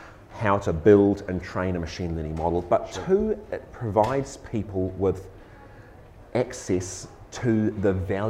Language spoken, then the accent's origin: English; Rotorua, Bay of Plenty, New Zealand; I'll obviously give you one from my hometown of Rotorua.